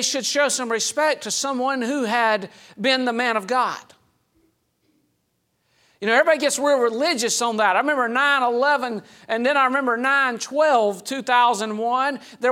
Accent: Valdosta, Georgia, United States; Well, I grew up in Valdosta, Georgia, in South Georgia

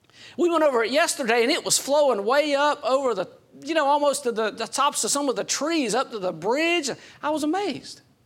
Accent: Georgia, United States; Growing up in South Georgia, we had a lot of rivers and swamps and alligators and snakes and mosquitoes.

